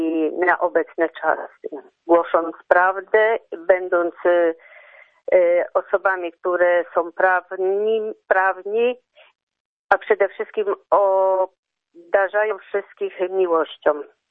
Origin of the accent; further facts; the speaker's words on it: Końskie, Świętokrzyskie Voivodeship, Poland; pochodzę właśnie z parafii świętego Mikołaja z Końskich.